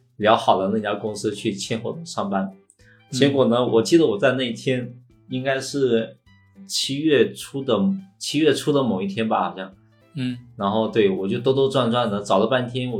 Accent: Xiamen, Fujian, China; now in Shanghai, China; 可能就是觉得在上海也混不下去了，然后呢，可能就想回到我的家乡，对对，家乡那种感觉吧。然后呢，于是乎我就开始去投了一些在厦门的工作机会

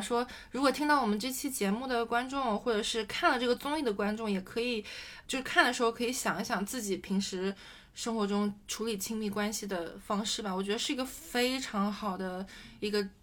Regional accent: China; 像我是国内长大的孩子

